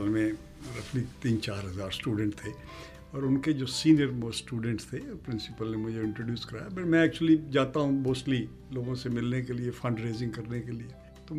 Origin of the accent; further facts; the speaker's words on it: India; now in United States; तो मैं इंडिया से आया हूँ